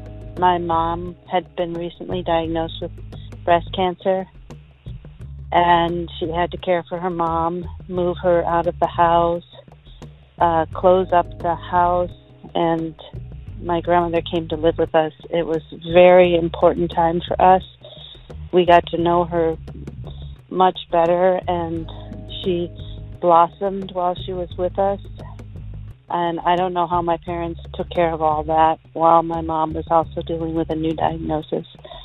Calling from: Madison, Wisconsin, United States; Hi, I'm calling from Madison

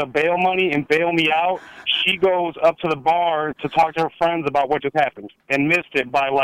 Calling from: Wisconsin, United States; calling from Wisconsin.

